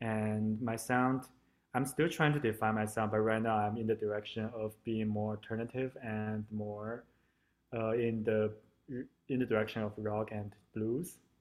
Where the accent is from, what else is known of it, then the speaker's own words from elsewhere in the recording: China; English is a second language; moved away as an adult; now in Toronto, Canada; So basically, I was originally from China. I moved to Toronto 4 years ago to learn to pursue my master in music.